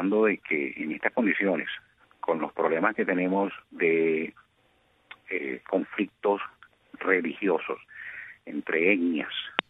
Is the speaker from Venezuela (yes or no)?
yes; Venezuela; Bueno, lamentablemente, como venezolano